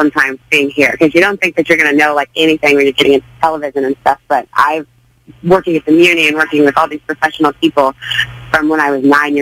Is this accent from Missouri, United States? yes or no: yes; St. Ann, Missouri, United States; I grew up in St. Anne, like over by Bridgeton.